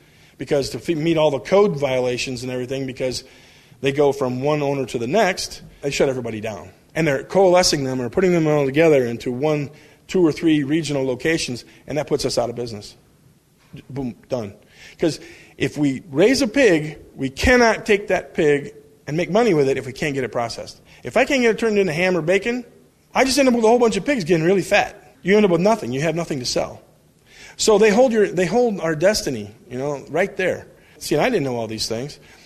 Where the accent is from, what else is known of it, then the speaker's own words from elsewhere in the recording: Iowa, United States; I said, dude, I'm not from Missouri. I'm from Iowa, and I got the Iowa Swabian Hall, and this is why I call it this, is because I'm from here.